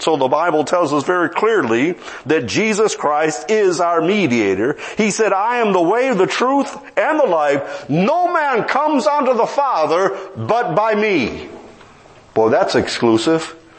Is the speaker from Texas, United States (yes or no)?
yes; Texas, United States; They said, you're not from here, are you? No, I'm not. What are you doing here? Where are you from? I'm from Texas.